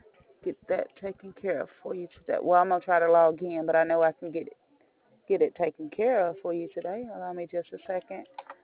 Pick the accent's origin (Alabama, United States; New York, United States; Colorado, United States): Alabama, United States; Oh, okay. I'm from Alabama.